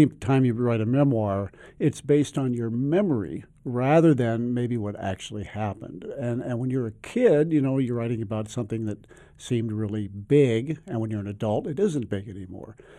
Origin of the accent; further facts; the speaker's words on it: Nebraska, United States; And I tell you what, growing up in Nebraska, a lot of it was, "I'm bored, Mom. What is there to do?"